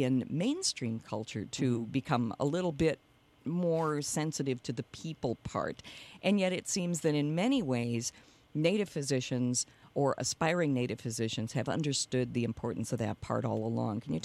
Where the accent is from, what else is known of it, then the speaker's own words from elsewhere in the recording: Rochester, Minnesota, United States; I guess I always laugh. I grew up in Rochester